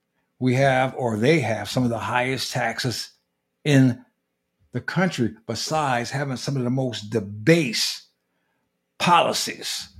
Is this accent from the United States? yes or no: yes; United States; But as an American, as a citizen of this country that I am in, we have two major political parties.